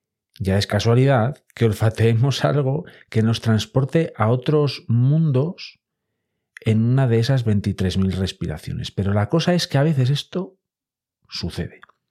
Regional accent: Boñar, Castile and León, Spain; De repente me vi en mi pueblo, en Boñar, en la montaña central leonesa

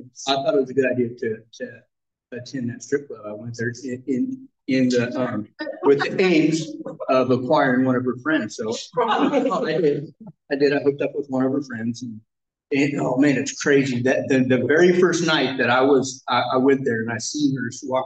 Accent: Redding, California, United States; So I come from Redding, and I started off, I would say, Redding, California.

